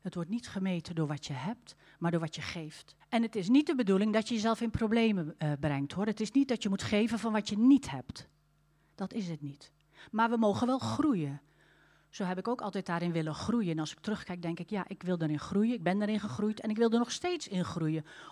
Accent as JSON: {"language": "Dutch", "region": "Limburg", "country": "Netherlands", "said": "Het was in Roermond. Ik kom uit Limburg. Dus dat was eigenlijk zo'n beetje 3 landen bij elkaar."}